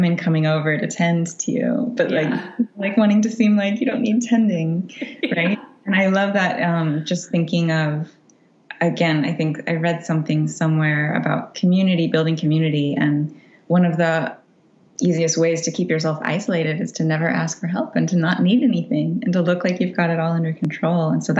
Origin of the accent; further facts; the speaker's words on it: Florida, United States; so I grew up in Central Florida, and the landscape, of course, just completely shaped me.